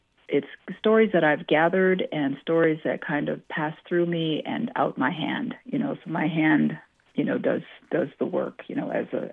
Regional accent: South Dakota, United States; something that I heard throughout my life, growing up in South Dakota, a little bighorn was spoken of many, many times throughout my life

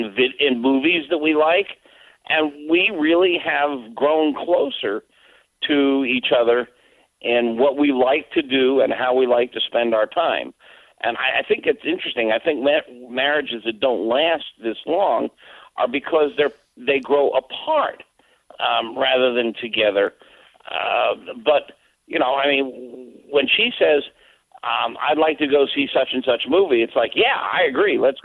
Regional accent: the South, United States; I was raised mostly in the South. My family is Jewish.

